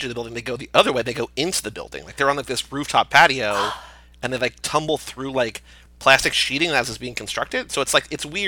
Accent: Chicago, Illinois, United States; now in New York, United States; I'm from a city with culture. I'm from Chicago.

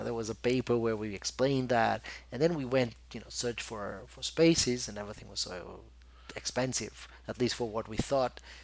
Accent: Porto, Norte, Portugal; No, my hometown is Porto.

